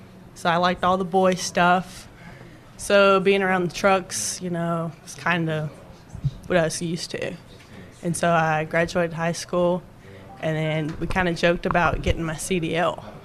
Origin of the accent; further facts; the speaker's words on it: Rome, Georgia, United States; now in North Dakota, United States; Rome. It's about an hour from Atlanta.